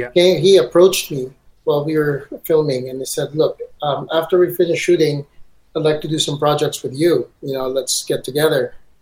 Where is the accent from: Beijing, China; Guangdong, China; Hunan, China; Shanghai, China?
Beijing, China; We're from Beijing.